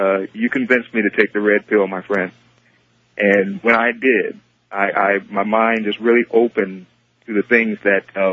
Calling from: Sacramento, California, United States; I'm calling from Sacramento.

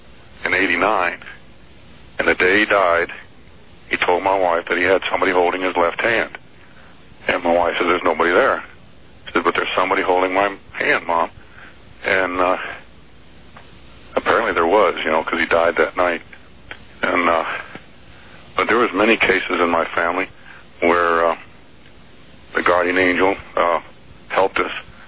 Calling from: Florence, Oregon, United States; I'm in Florence, Oregon.

